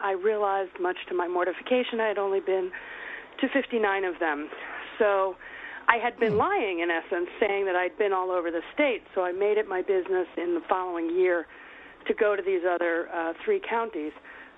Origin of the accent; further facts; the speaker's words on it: New York, United States; I grew up on Long Island.